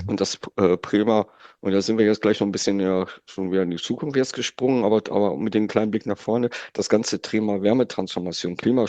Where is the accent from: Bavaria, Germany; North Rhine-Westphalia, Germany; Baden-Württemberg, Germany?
North Rhine-Westphalia, Germany; ich komme ja aus Nordrhein-Westfalen